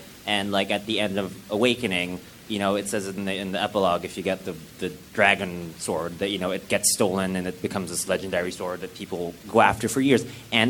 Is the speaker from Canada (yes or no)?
yes; Canada; just because I'm from Canada, so Canada, we can get married.